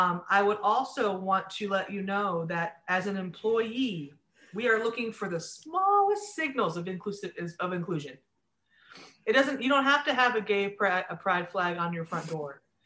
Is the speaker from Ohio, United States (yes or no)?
yes; Sandusky, Ohio, United States; You know, funny story is that I grew up in near Sandusky, Ohio.